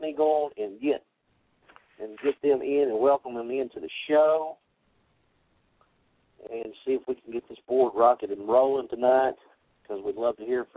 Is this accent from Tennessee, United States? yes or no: yes; Tennessee, United States; I'm from Tennessee myself.